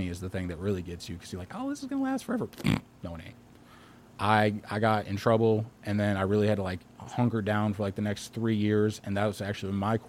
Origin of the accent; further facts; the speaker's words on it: St. Louis, Missouri, United States; Well, I was born on the Hill. I love everything about South St. Louis.